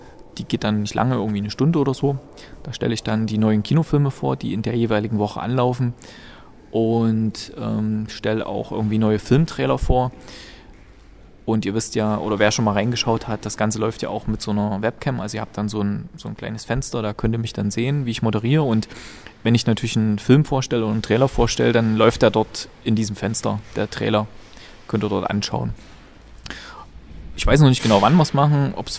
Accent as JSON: {"language": "German", "town": "Gera", "region": "Thuringia", "country": "Germany", "tie": "born or raised there", "said": "wenn euch mal interessiert, was in meiner alten Heimat so unter Sneak lief, in Gera"}